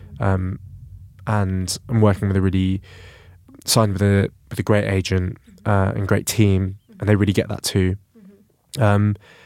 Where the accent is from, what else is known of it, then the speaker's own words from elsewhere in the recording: London, United Kingdom; Like my musical family exists in my identity as a Londoner, you know, and the melting pot of sounds that comes as a result of growing up in this city, especially in Northwest London